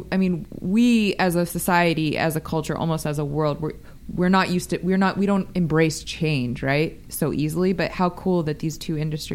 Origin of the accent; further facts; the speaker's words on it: Las Vegas, Nevada, United States; I'm from being from Vegas